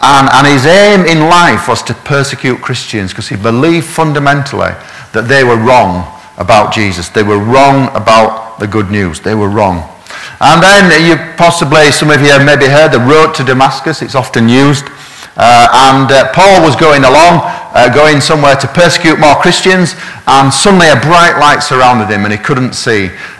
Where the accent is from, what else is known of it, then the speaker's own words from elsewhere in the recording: Yorkshire and the Humber, United Kingdom; accent: Yorkshire; people can't even understand my Yorkshire accent